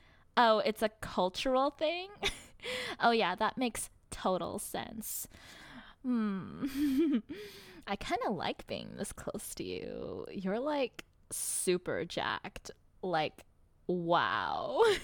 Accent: California, United States; I'm actually from California, so I'm, like, Californian

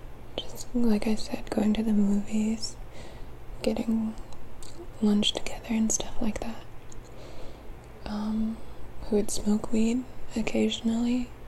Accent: Massachusetts, United States; So, I currently live in Texas, but I grew up in Massachusetts.

